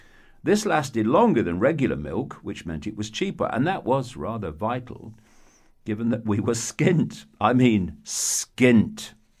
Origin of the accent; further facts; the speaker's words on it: Leicester, East Midlands, United Kingdom; born there; I was born on April 29th, 1952. In an inner city area of Leicester in the English East Midlands. Our terraced house was in Lead Street, which ran into Wharf Street